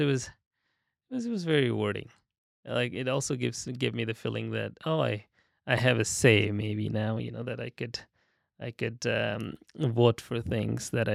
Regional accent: Bhutan; So I'm more connected to Nepalese culture. I was born in Bhutan, but many generations ago, my great-great-great-grandparents were originally, they migrated

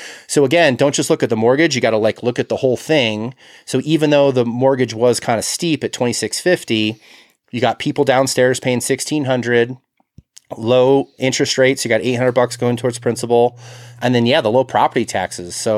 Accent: Illinois, United States; where I grew up in Illinois, percentage based on the house.

